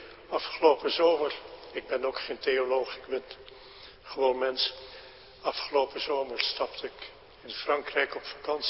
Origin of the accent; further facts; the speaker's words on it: Netherlands; En daar, ja, spreek mijn Frans. En dus ik maakte mij bekend als Nederlander.